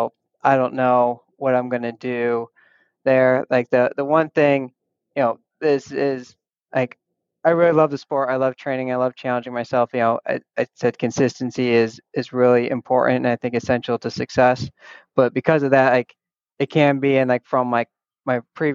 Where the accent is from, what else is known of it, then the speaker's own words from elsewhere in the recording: Ohio, United States; now in Chicago, United States; definitely want to do Ohio 70.3. I haven't been able to do it the past 2 years. That race is essentially in my hometown.